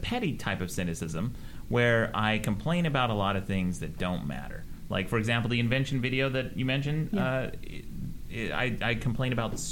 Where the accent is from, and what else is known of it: Utah, United States; born or raised there; moved away as an adult